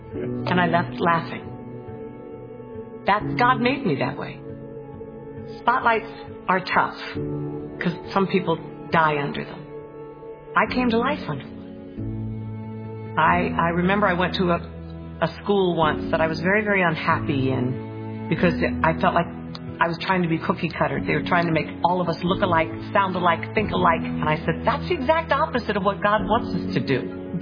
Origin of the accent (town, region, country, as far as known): Maryland, United States; born or raised there; also born or lived in Paris, France